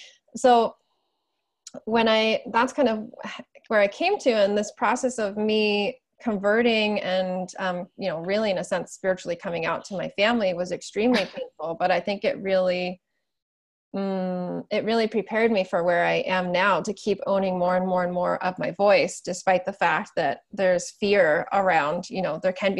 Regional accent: Michigan, United States; Michigan.

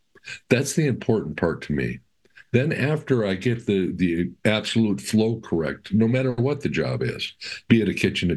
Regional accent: Wisconsin, United States; I'm from Wisconsin, and I kind of feel blessed that I got launched into the New Mexico area

